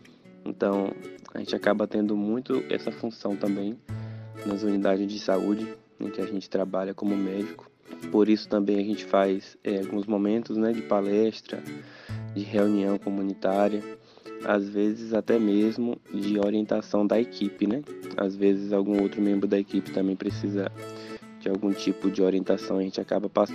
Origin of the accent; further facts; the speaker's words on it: Jequié, Bahia, Brazil; Antes daqui eu tive a oportunidade de trabalhar na unidade do meu município, de onde eu sou natural mesmo, né, de Jequié, que é o povoado de Itajuru